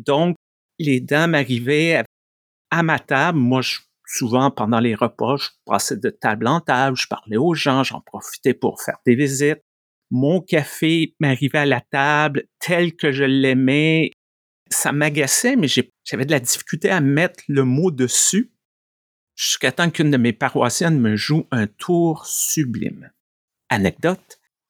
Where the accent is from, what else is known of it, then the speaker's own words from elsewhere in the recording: Quebec, Canada; Dans ma jeunesse au Québec, j'ai grandi dans l'époque post-Vatican II, l'époque des prêtres cool.